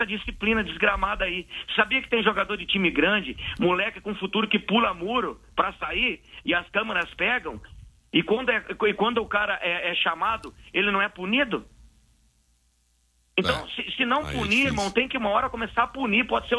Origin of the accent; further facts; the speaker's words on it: Londrina, Paraná, Brazil; now in Sorocaba, Brazil; E eu hoje tenho o prazer aqui de estar numa cidade que eu sou de Londrina, né? Mas eu amo Sorocaba, eu tenho aqui como minha cidade também